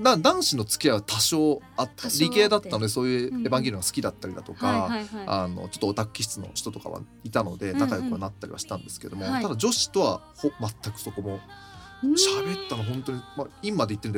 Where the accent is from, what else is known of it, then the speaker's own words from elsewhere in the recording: Shizuoka, Japan; 都内ではなくて本当に僕静岡出身なんですけども